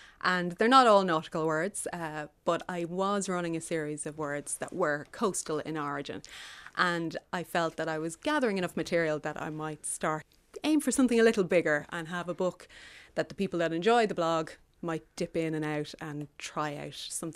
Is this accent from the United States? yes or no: no; Raheny, Leinster, Ireland; I grew up that way. I grew up in Raheny. And at night I could hear the foghorns down in Dublin Bay. And I could hear the curlews and see the sea fogs as they'd sort of wash in over Dublin. I've always lived beside the coast.